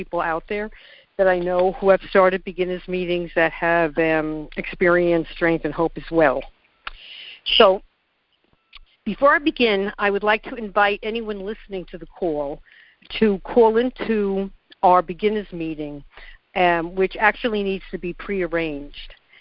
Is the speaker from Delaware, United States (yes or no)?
no; New York City, New York, United States; I'm a debtor. I'm a debtor from New York City.